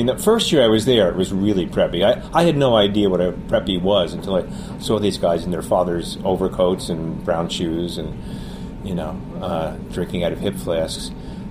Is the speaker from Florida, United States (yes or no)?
no; West Orange, New Jersey, United States; also born or lived in Kearny; I grew up in New Jersey. I was born in Kearney, which is a little town just across the Meadowlands from beautiful downtown Soho. Then I grew up in West Orange, New Jersey.